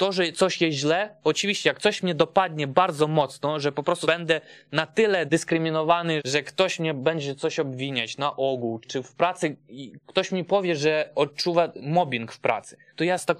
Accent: Ukraine; now in Poland; ja jako Ukrainiec mieszkający w Polsce, ale nie do końca musisz żyć na Ukrainie

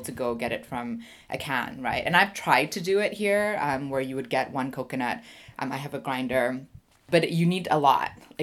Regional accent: Canada; born or raised there

